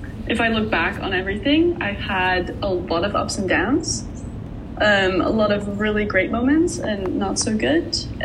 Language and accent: English; Netherlands; English is a second language; moved away as an adult; Yeah, so I went to the US, I think, when I was 19 from Holland. And I think that in itself was quite challenging.